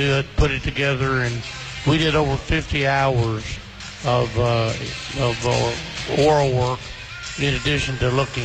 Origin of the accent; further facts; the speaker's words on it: Versailles, Kentucky, United States; I wrote about a third of it myself that dealt with my growing up in Versailles and Woodford County Farm.